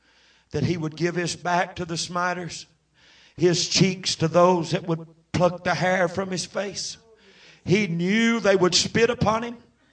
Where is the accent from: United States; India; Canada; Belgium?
United States; North Carolina; I won't tell you, I'm from North Carolina, but I'm south of the Mason-Dixon line